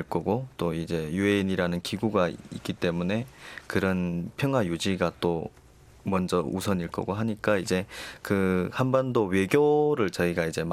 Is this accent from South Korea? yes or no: no; North Korea